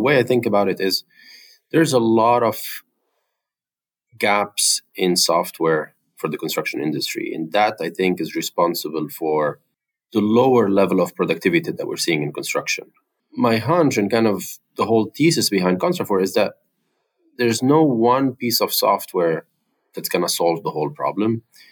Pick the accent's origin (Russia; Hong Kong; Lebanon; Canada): Lebanon; moved away as an adult; now in United States; born and raised in Lebanon. Both of my parents are in construction. My dad more on the subcontractor side, my mom more on the general contractor side. Came for grad school to Boston in 2008